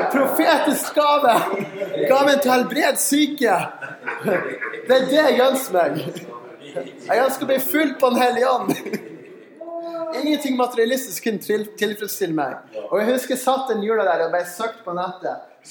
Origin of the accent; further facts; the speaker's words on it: Mo i Rana, Nordland, Norway; jag kommer från Moirana